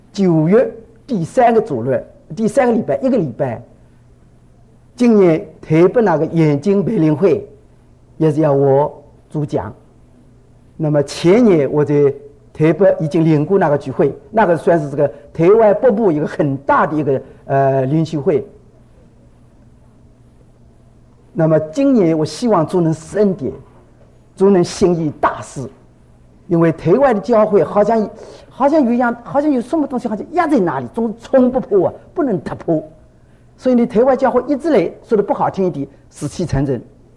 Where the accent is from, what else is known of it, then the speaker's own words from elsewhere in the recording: China; 但无论如何，我们中国人，台湾今天是一个复兴的基地